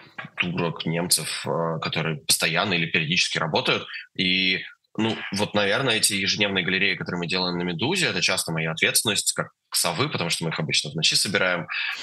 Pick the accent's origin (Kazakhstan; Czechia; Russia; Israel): Russia; я как россиянин